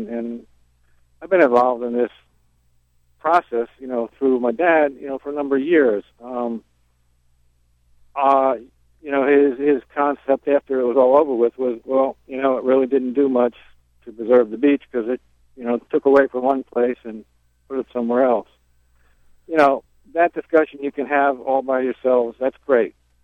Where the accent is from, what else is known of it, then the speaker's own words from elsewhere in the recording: New York, United States; honestly, I grew up on Long Island.